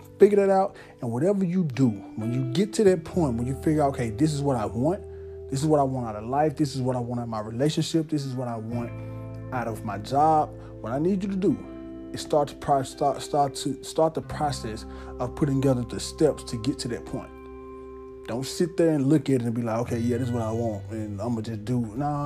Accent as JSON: {"language": "English", "town": "Somerville", "region": "Tennessee", "country": "United States", "tie": "born or raised there", "said": "I want to start in my hometown of Somerville, and I want to move."}